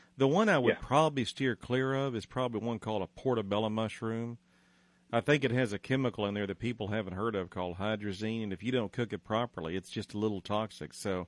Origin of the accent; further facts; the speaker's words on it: Mesquite, Texas, United States; Well, do you know that's where I'm from? I'm from Mesquite. I'm a North Mesquite stallion.